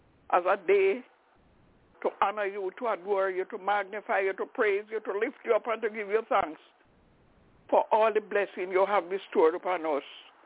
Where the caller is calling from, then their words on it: Albany, New York, United States; I'm calling from Albany in New York.